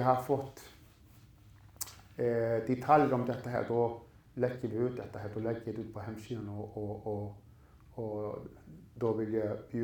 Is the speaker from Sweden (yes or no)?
no; Iceland; Jag är uppvuxen på Island